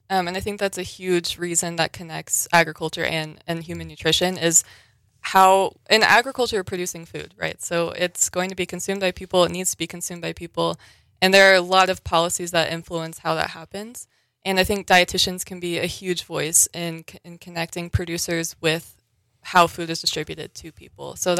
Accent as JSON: {"language": "English", "town": "Austin", "region": "Texas", "country": "United States", "said": "I'm from Austin, Texas. So a city of 1 million people, that's how many people are in Montana."}